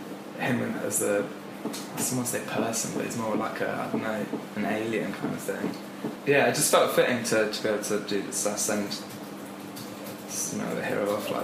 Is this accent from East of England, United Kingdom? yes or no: no; Reading, South East England, United Kingdom; We're from Reading.